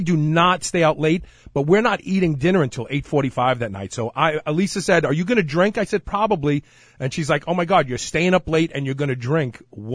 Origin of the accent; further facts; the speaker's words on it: New York City, New York, United States; I grew up in Bed-Stuy. I was picked on as a kid.